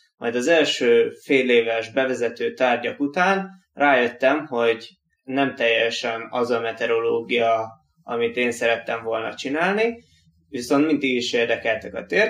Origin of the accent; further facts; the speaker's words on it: Balatonfüred, Veszprém County, Hungary; Én gyerekkoromban vitorláztam vizen, Balatonról jövök, Balatonfüredi vagyok